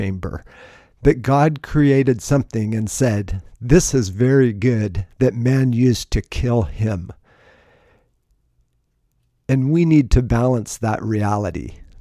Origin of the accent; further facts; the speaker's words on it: Alaska, United States; And really, I grew up in Alaska, and so I just love a good tree